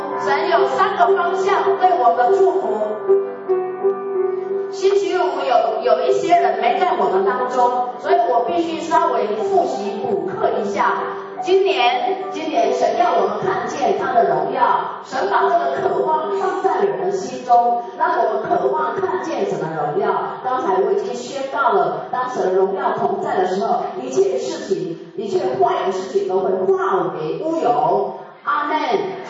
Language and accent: Chinese; China; 就好像我们中国人的年历跟西洋历也不一样